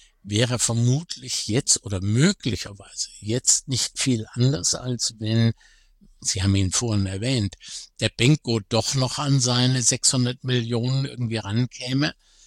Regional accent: Germany; Ich bin selber Deutscher

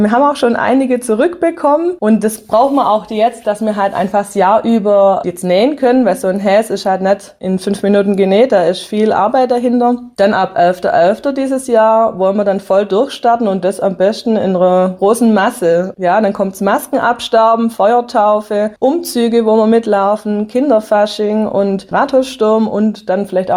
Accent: Hüttlingen, Baden-Württemberg, Germany; now in Nattheim, Germany; Ich bin aus Hüttlingen, bin herzogen nach Nattheim

